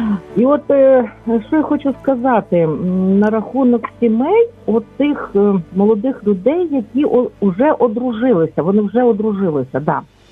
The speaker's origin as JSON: {"language": "Ukrainian", "town": "Lviv", "region": "Lviv Oblast", "country": "Ukraine", "said": "я зі Львова."}